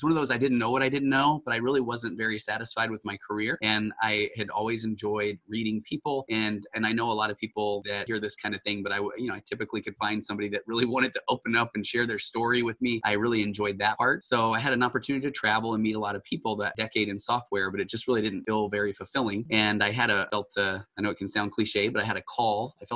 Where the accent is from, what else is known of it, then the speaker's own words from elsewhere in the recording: Utah, United States; moved away as an adult; now in California, United States; And I got my undergraduate degree at the University of Utah. So I grew up in Utah. And then we headed out west to California. I actually came out here.